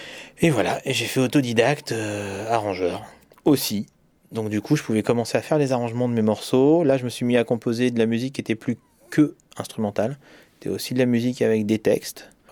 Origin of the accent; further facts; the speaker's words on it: Côte d’Ivoire; born there; je vivais en Côte d'Ivoire. Je suis né en Côte d'Ivoire.